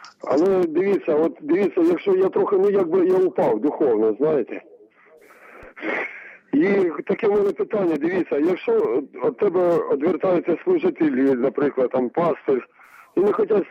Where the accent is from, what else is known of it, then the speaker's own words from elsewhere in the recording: Rivne Oblast, Ukraine; я з Рівненської області.